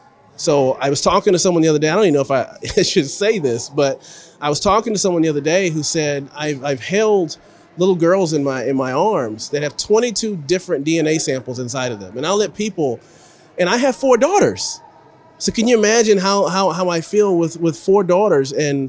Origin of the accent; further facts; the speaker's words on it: Virginia, United States; And I'm from Virginia originally, but my dad retired school board.